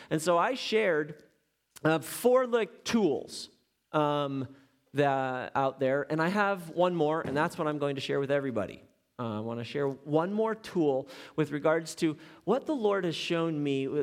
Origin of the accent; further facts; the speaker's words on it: Chicago, Illinois, United States; I'm also from Chicago. My parents were there, and they moved to Arizona, and they're there now